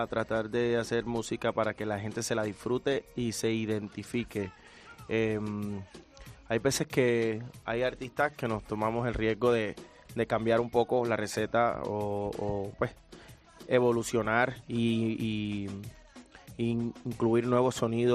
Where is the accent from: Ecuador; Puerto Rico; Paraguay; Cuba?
Puerto Rico; En Puerto Rico somos muy caribeños.